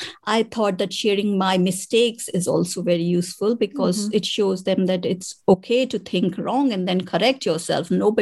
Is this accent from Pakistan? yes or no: no; India; I think because I came from India